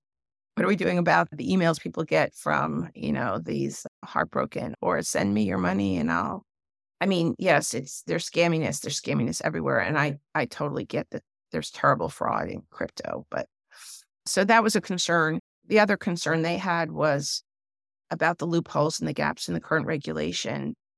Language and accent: English; Long Island, New York, United States; You know, it was very exciting to be there because I grew up in New York on Long Island.